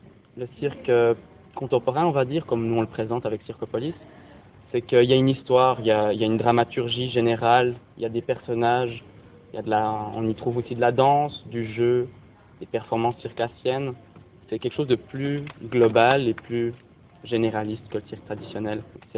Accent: Switzerland; j'ai 24 ans, je viens de Suisse

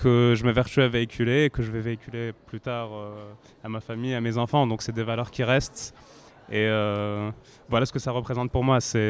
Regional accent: Tunisia; also born or lived in France; Et à la fois la culture française et la culture tunisienne, parce que j'ai grandi en partie en Tunisie.

